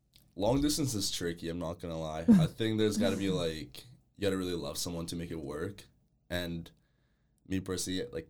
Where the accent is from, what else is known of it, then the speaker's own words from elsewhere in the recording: Albania; I mean, I'm from Albania, so like we always had that aspect